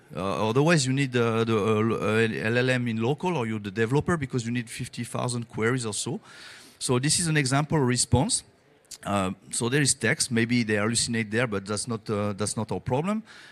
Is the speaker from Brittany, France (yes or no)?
yes; Brittany, France; from Brittany in France.